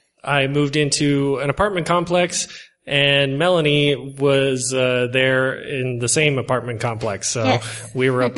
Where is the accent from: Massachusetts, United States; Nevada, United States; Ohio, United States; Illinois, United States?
Nevada, United States; Las Vegas; We grew up in the Las Vegas area in Nevada.